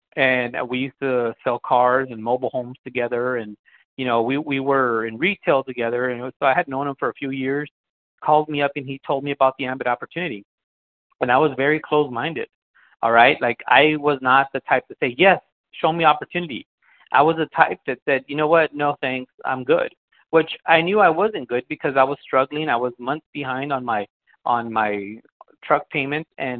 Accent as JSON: {"language": "English", "town": "Edinburg", "region": "Texas", "country": "United States", "said": "I'm from Edinburgh, Texas. Edinburgh is a town in south Texas. It's a border town of Mexico. We're super close to the border."}